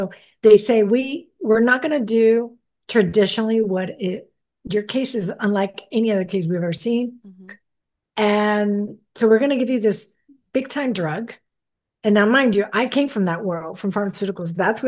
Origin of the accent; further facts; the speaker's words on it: Texas, United States; And I'm not from Houston, Texas. I was from South Texas.